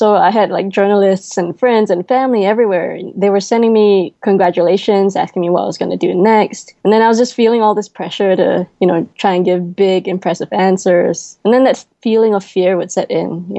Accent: Singapore; Growing up in Singapore, my parents were never the most expressive of people.

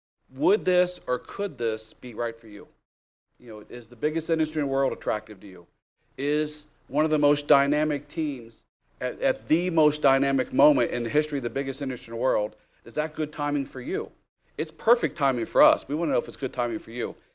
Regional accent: Ohio, United States; I'm from Ohio originally, and so I put some guys in my car and drove them from Cincinnati down to Atlanta.

